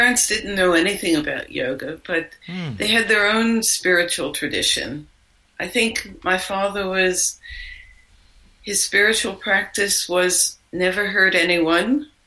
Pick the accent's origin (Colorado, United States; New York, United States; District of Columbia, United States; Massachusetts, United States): New York, United States; Brooklyn; And I don't know why, because I grew up in Brooklyn. I didn't know anyone who had ever been to India.